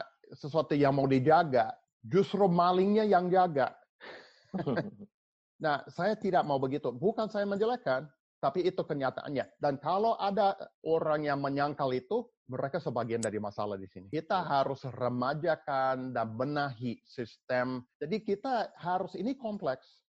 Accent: United States; Indonesian is a second language

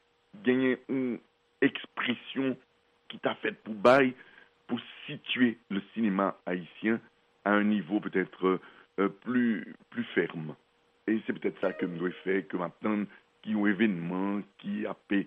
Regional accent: Haiti; Nous sommes des Haïtiens avant tout, ça veut dire que nous avons fait l'histoire, nous continuerons à faire l'histoire.

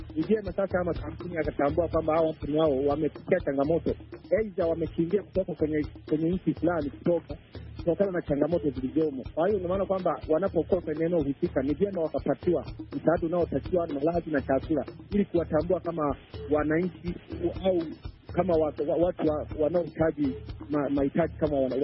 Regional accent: Kahama, Shinyanga, Tanzania; kijana kutoka Tanzania, natokea maeneo ya Kagongo Manispaa kama nchini Tanzania.

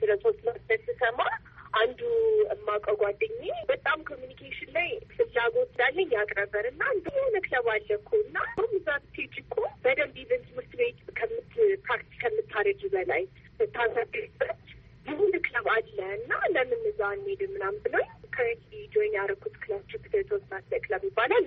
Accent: Addis Ababa, Ethiopia; አዲስ አበባ ነው ተወልጄ ያደኩት።

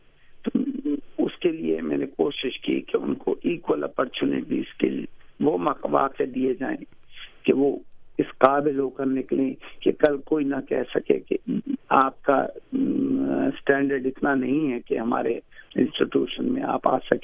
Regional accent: Haripur, Khyber Pakhtunkhwa, Pakistan; born there; میں ویسے پیدائش تو ہری پور کی ہوں

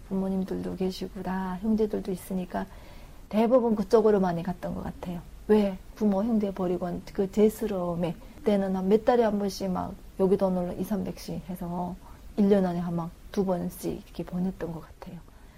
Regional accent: North Korea; moved away as an adult; now in South Korea; 이북에서 온 지 이제 한 1년도 안 됐어요.

